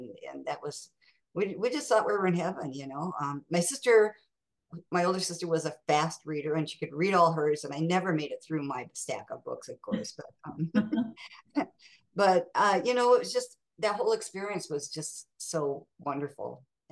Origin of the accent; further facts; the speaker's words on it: Mason City, Iowa, United States; Well, I grew up in Mason City, Iowa, and I was one of seven children.